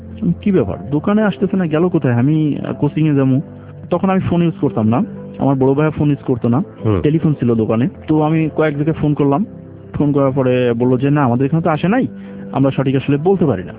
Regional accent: Satkhira, Khulna Division, Bangladesh; তো বলছে আপনি সাতক্ষীরা থেকে আসছেন? তো আমি জি আমি সাতক্ষীরা থেকে আসছি

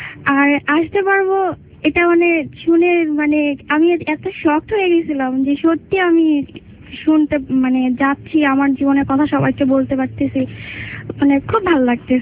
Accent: Dhaka, Dhaka Division, Bangladesh; আমার জন্ম আমার নানুর বাড়িতে, আমি বড় হয়েছি ঢাকায়, আমরা স্থানীয়। আমার একটা মানে জয়েন্ট ফ্যামিলিতে বড় হয়েছি

